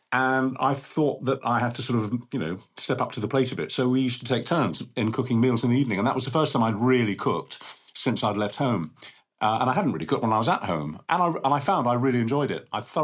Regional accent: London, United Kingdom; also born or lived in Manchester; So even though I am a Londoner born and bred, and I love London, and I love living in Hampstead, North London, it's great, if I had to move back to Manchester, it would be a sort of a blessing.

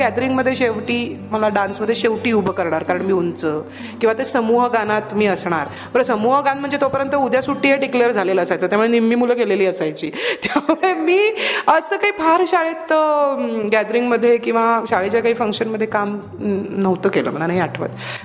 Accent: Borivali, Maharashtra, India; माझी शाळा विद्या विकास सभा बोरिवलीतच माझ्या घरापासून अगदी जवळ होती, दुसऱ्या मिनिटावर म्हणजे शाळेची बेल माझ्या घरी ऐकू यायची.

